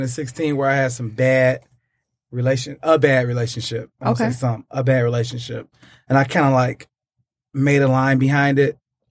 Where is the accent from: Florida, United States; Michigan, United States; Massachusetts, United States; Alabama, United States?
Michigan, United States; Detroit; because I am from Detroit and I'm based in the heart of Detroit